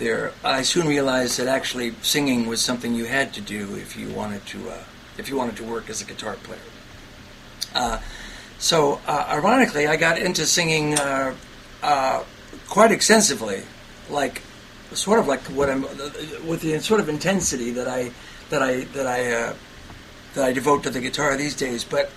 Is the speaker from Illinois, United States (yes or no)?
no; San Francisco, California, United States; now in Los Angeles, United States; Well, when I went to L.A., yeah, I grew up in San Francisco, and I moved to L.A. To sort of see what was going on.